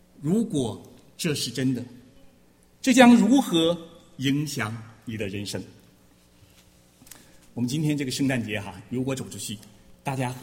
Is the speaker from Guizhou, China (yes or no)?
no; Harbin, Heilongjiang, China; 就像我的家乡哈，我就回到哈尔滨去了